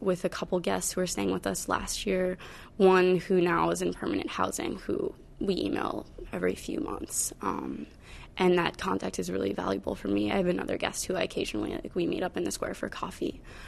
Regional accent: Winchester, Massachusetts, United States; I'm from Winchester, Massachusetts, which is like 20 minutes away.

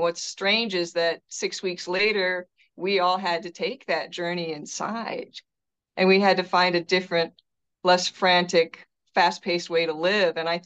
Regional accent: Detroit, Michigan, United States; Oh, well, it's just such a rich cultural place to be from.

